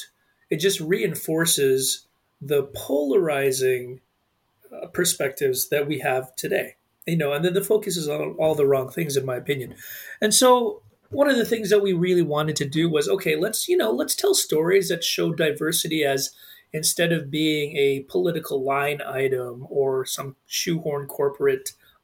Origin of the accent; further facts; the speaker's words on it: the Prairies, Canada; I was born in the middle of the country, so I'm a prairie boy. I'm a Midwestern boy. I'm from Canada originally.